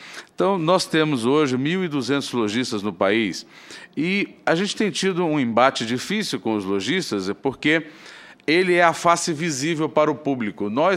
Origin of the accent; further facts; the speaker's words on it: Goiás, Brazil; ser entregue no interior de Goiás, ali na minha terra